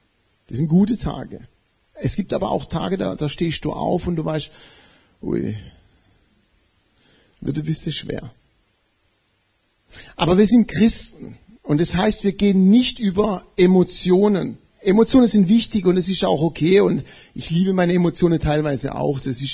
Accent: Italy; als Italiener bin ich ja oft in Italien, ich bin auch oft in Rom.

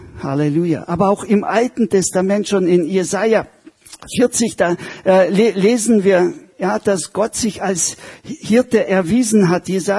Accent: Estonia; ich komme aus Estland und da gab es oft Gewitter, Unwetter, ja, sehr verregnet.

